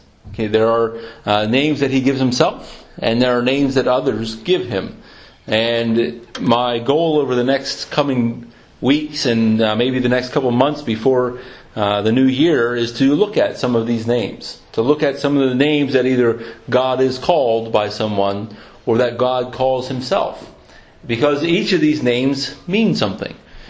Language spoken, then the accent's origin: English; United States; They know I'm from the United States.